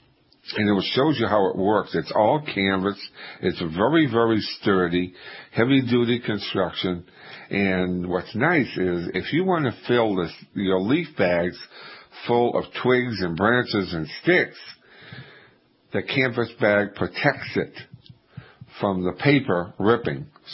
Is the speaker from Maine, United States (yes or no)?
yes; Maine, United States; Well, unfortunately, I grew up in Maine, and that is not hardy there.